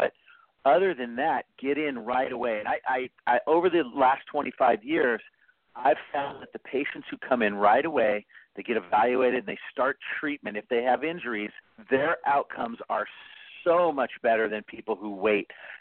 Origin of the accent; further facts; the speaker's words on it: Vancouver, Washington, United States; also born or lived in Portland; Well, you know, I grew up in Portland. I was actually born in Portland, and when I was about six, I moved to Vancouver, and that's pretty much where I wanted to hang my hat.